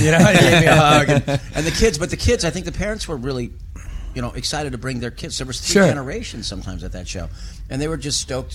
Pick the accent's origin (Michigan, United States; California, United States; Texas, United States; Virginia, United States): California, United States; it's the music that I grew up on in California.